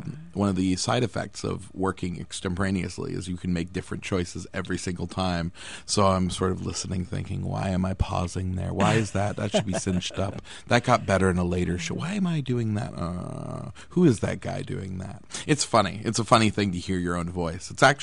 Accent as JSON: {"language": "English", "town": "Fort Kent", "region": "Maine", "country": "United States", "tie": "born or raised there", "said": "I grew up in Fort Kent, which is on the Canadian border. It's way, way up north. It's the part of Maine where it's winter 11 months of the year."}